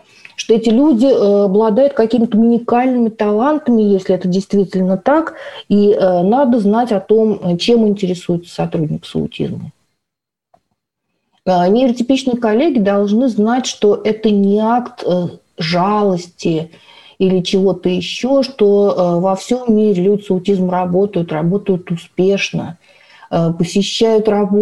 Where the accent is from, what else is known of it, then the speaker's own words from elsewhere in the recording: Saint Petersburg, Russia; вот я из Санкт-Петербурга